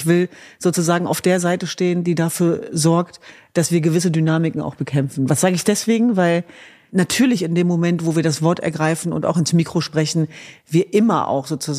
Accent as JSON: {"language": "German", "town": "Hanover", "region": "Lower Saxony", "country": "Germany", "tie": "born or raised there", "said": "In Hannover-Linden, meiner Heimatstadt"}